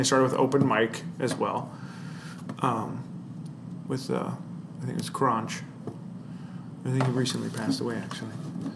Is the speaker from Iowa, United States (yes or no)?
yes; Council Bluffs, Iowa, United States; No. Well, I'm from Council Bluffs.